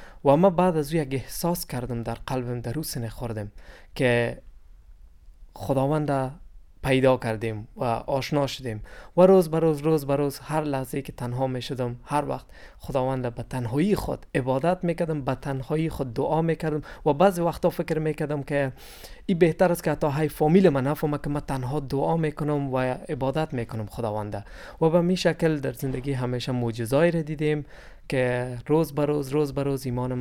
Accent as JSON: {"language": "Persian", "country": "Afghanistan", "said": "من از افغانستان هستم."}